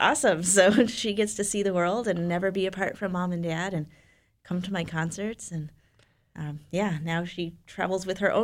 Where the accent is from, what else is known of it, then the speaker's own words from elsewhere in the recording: Chicago, Illinois, United States; my hometown is Chicago. I grew up there and I've lived there my whole life.